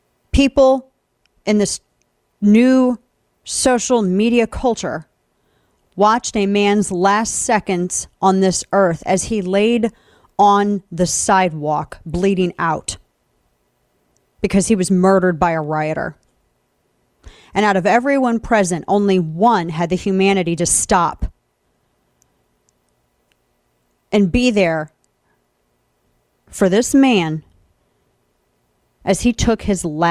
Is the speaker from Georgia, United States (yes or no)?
no; St. Louis, Missouri, United States; In my hometown in St. Louis, when they had riots, and this was Antifa and Black Lives Matter together, buildings were getting burned.